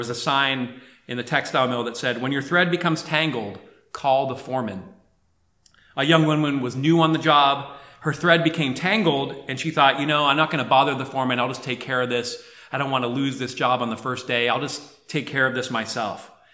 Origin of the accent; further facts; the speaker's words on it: New England, United States; Growing up in New England, I think culturally I was taught, and maybe others, we pull ourselves up by our bootstraps.